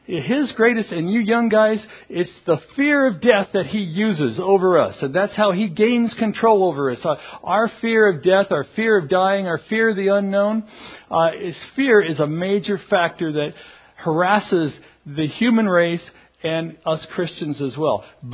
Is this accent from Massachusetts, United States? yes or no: no; California, United States; I grew up in the Bay Area, never knew what Stockton was all about.